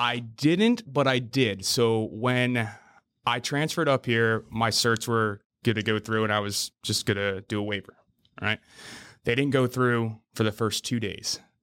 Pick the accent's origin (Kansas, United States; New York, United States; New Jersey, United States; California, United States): New Jersey, United States; Manahawkin; I am 31 years old. I'm from Manahawkin, New Jersey.